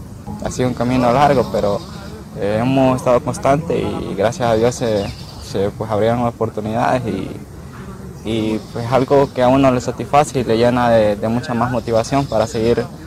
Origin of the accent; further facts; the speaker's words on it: El Salvador; guerrear como esos salvadoreños que somos.